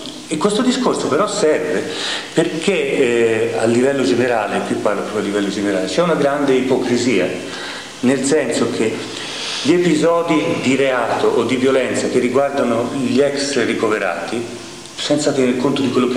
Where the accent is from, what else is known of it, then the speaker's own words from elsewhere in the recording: Florence, Tuscany, Italy; io sono fiorentino, ma mio padre è di Napoli